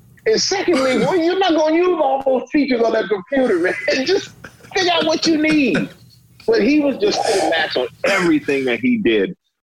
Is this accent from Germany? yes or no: yes; Germany; My first ex-wife is on there, you know, talking about our relationship and growing up in Germany and us being kids and having kids.